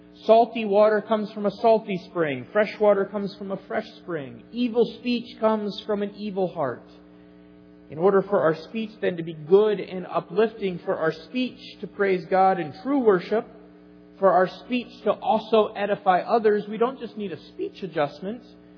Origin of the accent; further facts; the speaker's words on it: Atlanta, Georgia, United States; born there; now in Wisconsin, United States; I'm not really from Wisconsin. I was actually born to 2 New Englanders who had moved to Atlanta, Georgia. And I then spent my first 13 years of my life livin